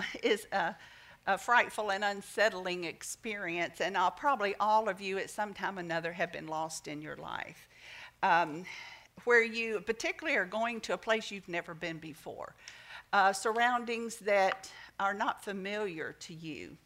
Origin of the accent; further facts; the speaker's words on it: Nashville, Tennessee, United States; Now, I grew up in Nashville. We consider that a fairly good-sized town, but that's nothing to Johannesburg.